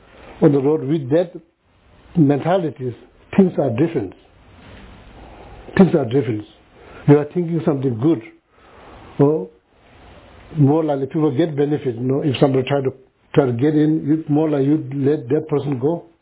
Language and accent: English; West Bengal, India; English is a second language; When she go to the Calcutta, there's no big city, India city, close to my hometown.